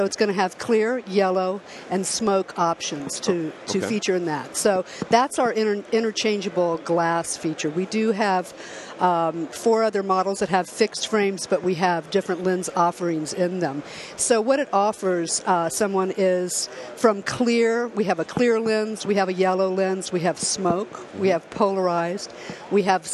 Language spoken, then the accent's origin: English; Kansas City, United States; I come from Kansas City, so it's been pretty cold there, so I'm used to it.